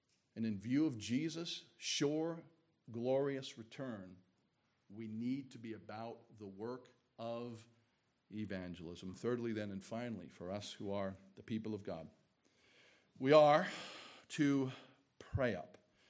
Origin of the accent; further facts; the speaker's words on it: New York, United States; I'm from New York. That's how we speak.